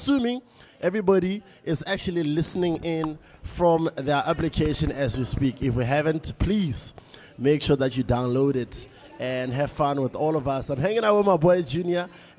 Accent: Botswana; Just because I'm from Botswana, they put biltong here.

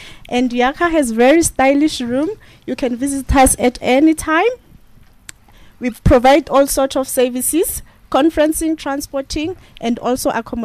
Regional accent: Witbank, Mpumalanga, South Africa; I'm from Witbank

